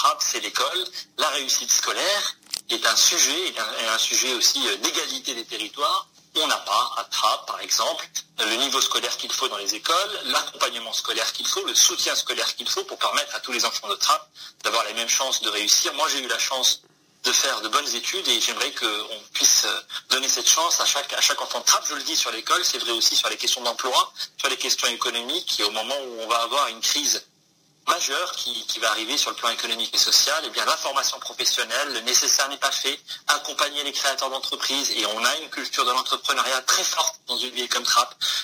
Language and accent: French; Morocco; now in France; moi je suis né et j'ai grandi une partie de ma vie, mon enfance à l'étranger, au Maroc, et avec une grande idée de la France, et j'ai été naturalisé français